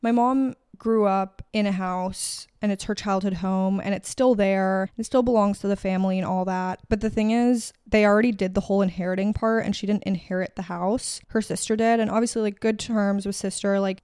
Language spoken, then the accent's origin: English; United States; accent: American; Because she doesn't understand what I say because of my American accent.